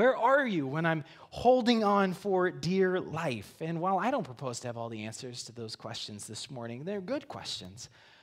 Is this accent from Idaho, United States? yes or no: no; Rapid City, South Dakota, United States; Okay, so we grew up in Rapid City, and every year we would take a trip to see my great-grandparents who lived in a small town in Nebraska